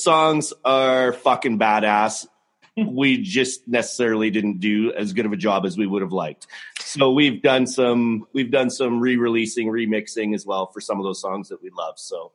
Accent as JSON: {"language": "English", "town": "Saskatoon", "region": "Saskatchewan", "country": "Canada", "said": "Yeah, I'm from Saskatoon."}